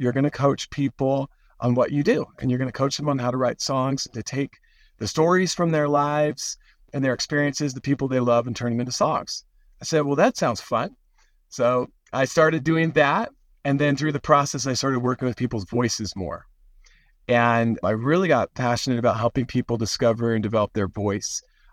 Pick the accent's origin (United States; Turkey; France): United States; Seattle, Washington; I started wanting to write songs when I was a teenager growing up in Seattle, listening to the grunge music of the time.